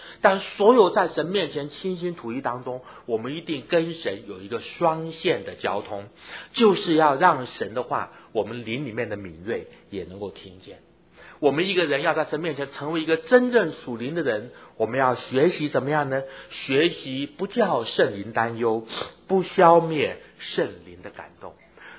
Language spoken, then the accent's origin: Chinese; Taiwan; 我在台湾长大，我很喜欢台湾人讲的一句话。